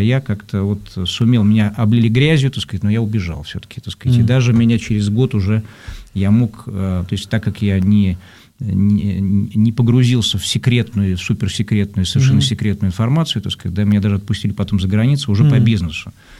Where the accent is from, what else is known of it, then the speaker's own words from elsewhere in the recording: Tallinn, Harju County, Estonia; moved away as an adult; Я родился в Таллине, я 18 лет там прожил